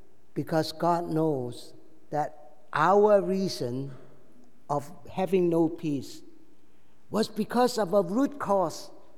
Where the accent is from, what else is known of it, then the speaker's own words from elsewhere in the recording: Hong Kong; I came from Hong Kong, so I've been following a lot of news of what is happening, the turmoil in Hong Kong